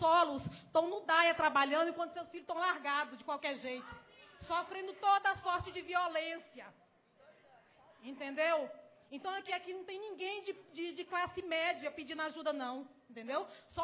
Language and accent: Portuguese; Maranhão, Brazil; moved away as an adult; eu vim do Maranhão para tratar esse filho. Graças a Deus eu enraizei aqui.